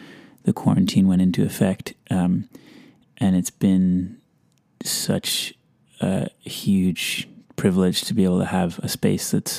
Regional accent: Delaware, United States; also born or lived in Western Massachusetts / upstate New York; I was born in Delaware and grew up on the campus of a school there that was nestled in a big expanse of farmland and forest.

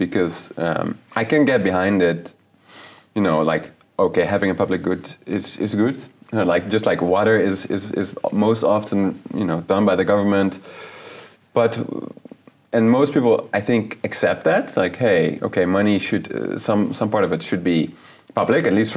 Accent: Netherlands; I'm also from the Netherlands.

